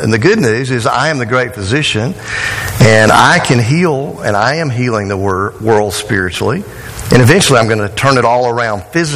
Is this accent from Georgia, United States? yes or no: yes; Georgia, United States; You know, I'm from South Georgia, and we've got a town there called Cairo.